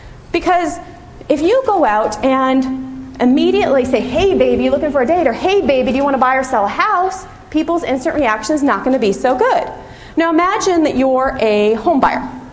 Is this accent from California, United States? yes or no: yes; San Francisco, California, United States; I'm going out, and I'm from San Francisco